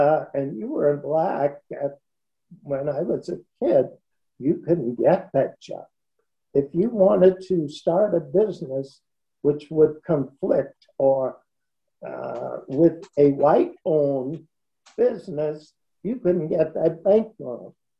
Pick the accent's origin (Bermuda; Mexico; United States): Bermuda; However, the most important thing I want to tell you about growing up in Bermuda, I had a beautiful time. Bermuda was the safest and the prettiest place you can imagine.